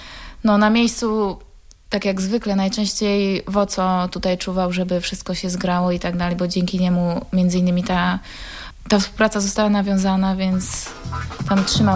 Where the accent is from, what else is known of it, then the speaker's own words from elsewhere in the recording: Dobrzyń nad Wisłą, Kuyavian-Pomeranian Voivodeship, Poland; now in Toruń, Poland; No ale tak naprawdę pochodzę z małej miejscowości. Przyjechałam do Torunia, żeby studiować. Z Dobrzynia nad Wisłą, a dokładnie Leni Wielkie